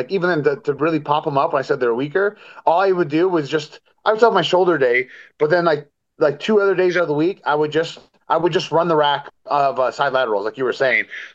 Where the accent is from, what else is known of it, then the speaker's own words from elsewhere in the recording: Yuba City, California, United States; Yuba City.